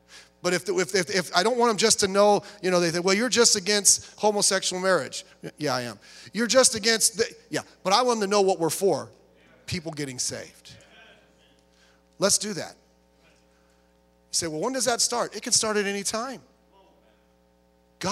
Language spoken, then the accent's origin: English; Long Beach, California, United States; That's where I was born. I grew up in Long Beach. Lifelong Long Beachian. Except for the years I spent at Bible college and the 1 year, which seemed like 100 years, we spent in Florida.